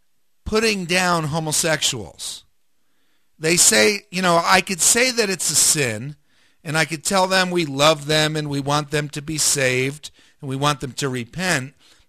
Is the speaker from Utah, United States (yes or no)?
no; New Jersey, United States; I just got a call today from back east, and I grew up in New Jersey